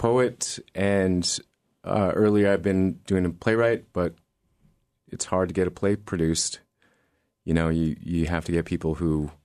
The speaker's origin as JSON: {"language": "English", "town": "Juneau", "region": "Alaska", "country": "United States", "said": "I come from this community, you know. I come from Junoites, and I also come from, you know, this Native community that's still really strong and vital."}